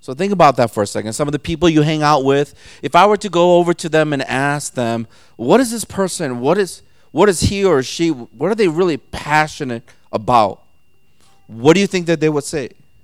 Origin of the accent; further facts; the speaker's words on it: South Korea; now in United States; I'm Korean, you know. I'm originally from Korea. And they go, oh. Then I go, then America. You know, I'm Korean-American.